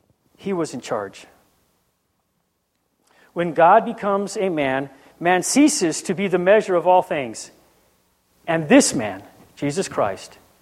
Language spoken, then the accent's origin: English; Guam; When we were younger, when we were growing up on Guam, Danny, these might sound familiar.